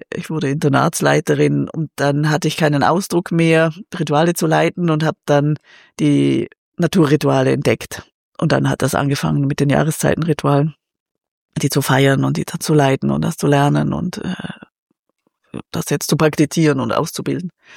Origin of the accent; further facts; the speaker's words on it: Liechtenstein; Also die Prägung war katholisch und so Kirche. Ich bin in Liechtenstein aufgewachsen, aber war viel draußen.